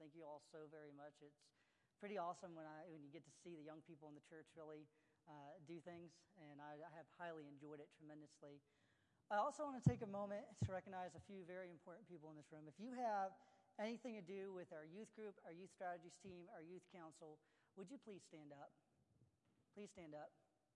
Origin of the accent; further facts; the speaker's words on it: India; born there; I was born in India, and I was born with a leg deficiency that caused my legs not to fully grow out.